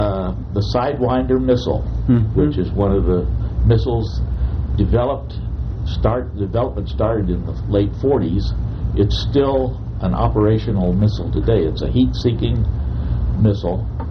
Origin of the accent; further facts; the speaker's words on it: Kansas City, Kansas, United States; I was born in Kansas City, Kansas, in 1920, and I was educated in mostly in Catholic schools, grade school, high school, and St. Benedict's College in Atchison, Kansas.